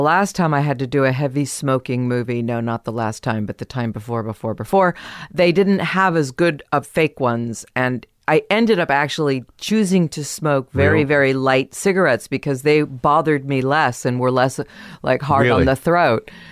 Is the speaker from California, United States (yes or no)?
yes; San Diego, California, United States; also born or lived in Kansas; I was born in Kansas, and then we moved to San Diego.